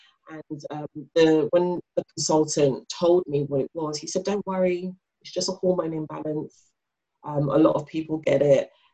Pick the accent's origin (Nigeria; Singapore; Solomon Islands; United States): Nigeria; I'm a Nigerian kid